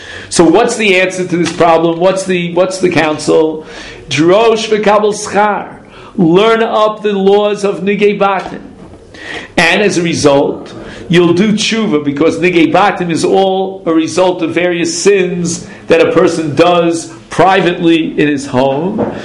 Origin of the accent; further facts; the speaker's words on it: Brooklyn, New York, United States; You know, this was in Brooklyn, New York. You know, we were raised on Mad Magazine.